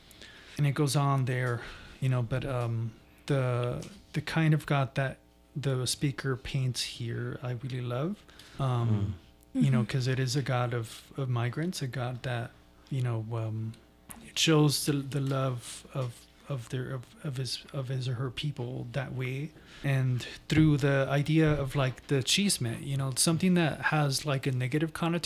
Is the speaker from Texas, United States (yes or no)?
yes; Texas, United States; especially like if we grew up in the Lower Valley like me, where, you know, you still see these trucks that are crossing over to Juarez from the Puente Libre